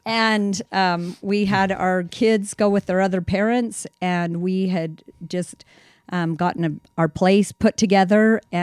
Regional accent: Mapleton, Utah, United States; So I grew up in Mapleton, Utah, little farm town. I was the sixth of nine children.

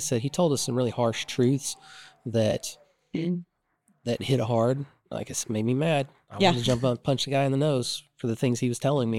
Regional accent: Oklahoma, United States; also born or lived in St. Louis, United States; I'm from this area. I'm from Oklahoma. I'm from Oklahoma originally. Born and raised here. I moved away for about 20 years, moved to St. Louis.

